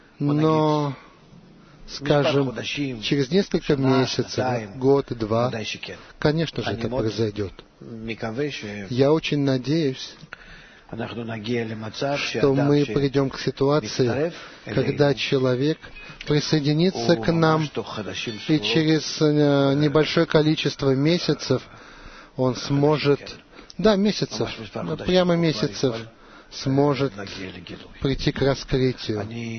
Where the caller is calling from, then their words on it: Eilat, Southern District, Israel; Я из Эйлата.